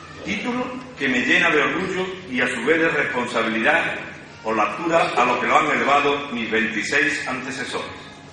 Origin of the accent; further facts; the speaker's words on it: Alcalá, Spain; Siempre he estado interesado en la historia de mi pueblo, mi gente, mis amigos, mi terruño. Localista, en definitiva.